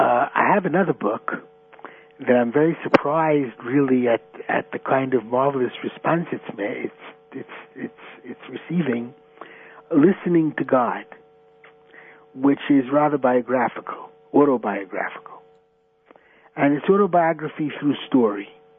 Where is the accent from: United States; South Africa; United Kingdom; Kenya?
United States; Brooklyn, New York; We grew up in Bedford-Stuyvesant in Brooklyn. And we were the only Caucasians on the block.